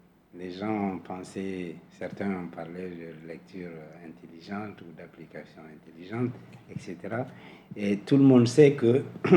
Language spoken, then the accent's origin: French; Mali; nous revenons tous à la raison, nous sommes tous des Maliens